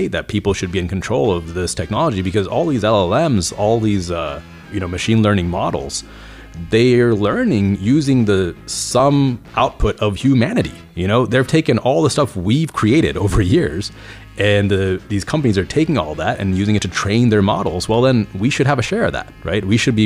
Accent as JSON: {"language": "English", "region": "Texas", "country": "United States", "tie": "born or raised there", "said": "I didn't come from money, you know, and I grew up middle class in Texas, but my parents actually grew up quite poor in India."}